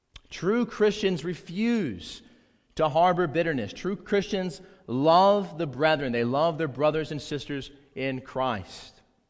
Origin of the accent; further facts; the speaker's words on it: South Carolina, United States; I'm a redneck from South Carolina.